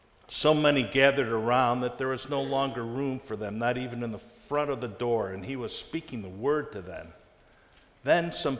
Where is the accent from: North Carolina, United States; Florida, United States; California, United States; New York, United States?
California, United States; I'm from California. I don't know if you can tell that or not, but I just love California.